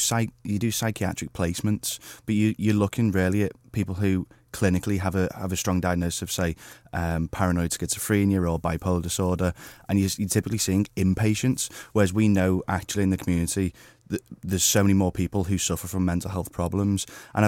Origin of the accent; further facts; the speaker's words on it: Liverpool, North West England, United Kingdom; I'm a Scouser, born and bred, big Red fan.